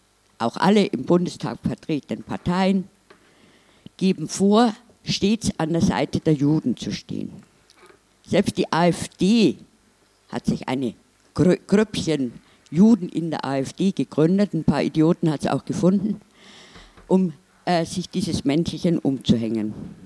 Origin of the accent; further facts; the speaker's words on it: Munich, Bavaria, Germany; Und ich komme aus München